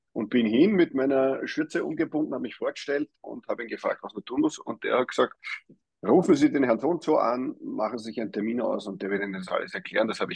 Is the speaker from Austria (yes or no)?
yes; Vienna, Austria; born there; now in Vorarlberg, Austria; Ich bin in Wien geboren und lebe jetzt schon seit über 10 Jahren und das sehr, sehr gerne am anderen Ende in Vorarlberg.